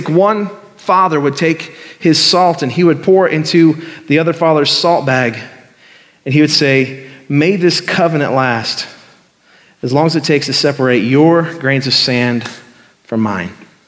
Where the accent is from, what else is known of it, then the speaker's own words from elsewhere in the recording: Missouri, United States; So Bridget and I, we knew what it was because we're from Missouri.